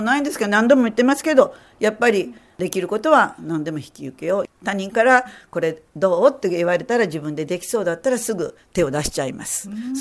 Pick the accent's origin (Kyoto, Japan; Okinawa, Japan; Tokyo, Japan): Kyoto, Japan; 京都で育ってるんですけど